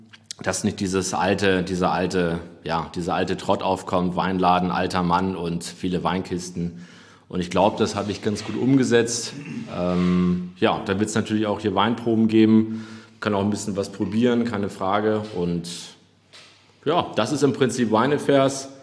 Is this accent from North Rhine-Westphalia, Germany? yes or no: no; Hamburg, Germany; Und dann zurück in die Heimatstadt, bin ja gebürtiger Hamburger, habe ich dann Gourmet-Gastronomie gemacht